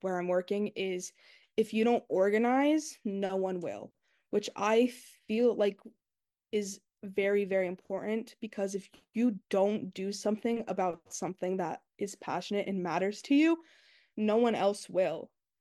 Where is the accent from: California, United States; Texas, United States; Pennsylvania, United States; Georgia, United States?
Pennsylvania, United States; Where I'm from Northampton County in 2022.